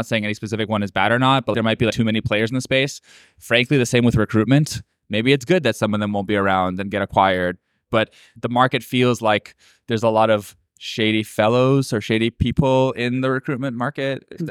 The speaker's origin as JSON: {"language": "English", "country": "Canada", "said": "as a Canadian"}